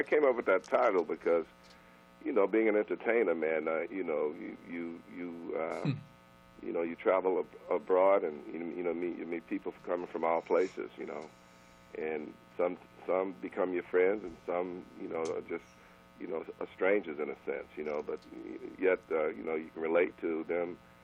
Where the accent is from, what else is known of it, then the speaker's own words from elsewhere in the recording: Texas, United States; I'm from Texas. I'm country too.